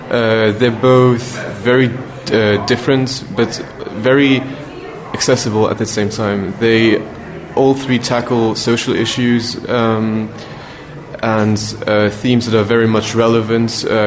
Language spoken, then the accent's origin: English; Luxembourg; I'm from Luxembourg, so the country is really very small